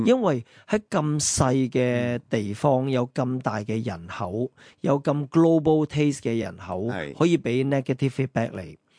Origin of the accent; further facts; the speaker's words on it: California, United States; 尤其是我在加州长大，那个创业文化是挺强